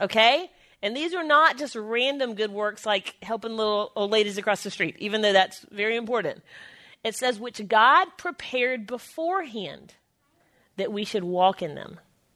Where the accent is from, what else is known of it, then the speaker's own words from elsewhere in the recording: South Carolina, United States; This didn't happen a lot because I'm from South Carolina